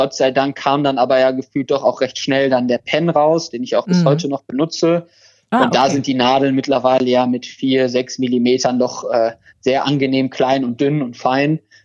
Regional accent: Krefeld, North Rhine-Westphalia, Germany; born or raised there

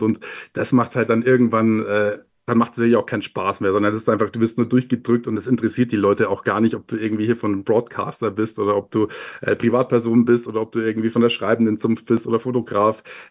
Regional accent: Amberg, Bavaria, Germany; habe dann eine Ausbildung angefangen bei einem Regionalfernsehsender in meiner Heimat in Amberg, Oberpfalz TV

